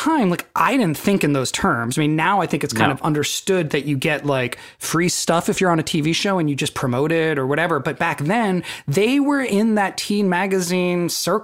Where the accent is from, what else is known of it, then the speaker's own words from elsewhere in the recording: Santa Rosa, California, United States; it was right in my hometown in Santa Rosa, which is like right near where I grew up.